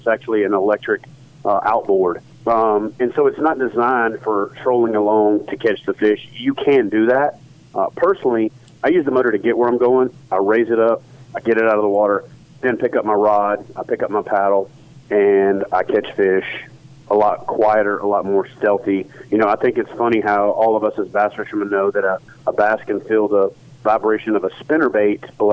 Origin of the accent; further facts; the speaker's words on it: Tennessee, United States; Here in my home state of Tennessee, it's unbelievable.